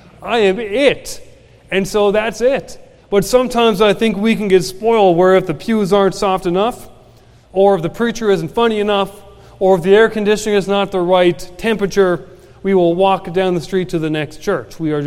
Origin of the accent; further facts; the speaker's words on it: British Columbia, Canada; also born or lived in Nova Scotia; I am from Canada, but I'm from the other side of Canada. If you know where Spokane, Washington is, I grew up 3 hours north of Spokane. Dad was a cowboy. I'm a good old country boy myself.